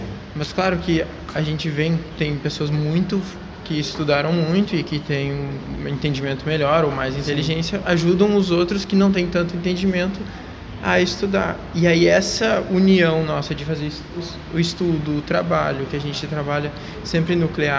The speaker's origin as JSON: {"language": "Portuguese", "town": "Canguçu", "region": "Rio Grande do Sul", "country": "Brazil", "tie": "born or raised there", "said": "E eu me criei no campo, em Canguçu, Piratini, em assentamentos, então nas regiões."}